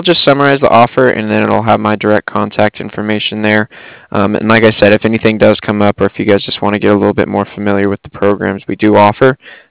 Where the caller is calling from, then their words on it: Cardiff, Wales, United Kingdom; yeah, I'm calling from Cardiff.